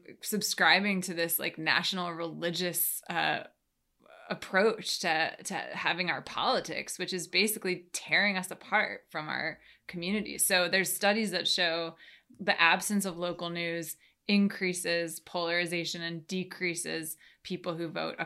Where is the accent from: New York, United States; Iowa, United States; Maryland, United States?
New York, United States; now in Washington, United States; So now I live in DC. Like I told you, I moved from New York. It's where I grew up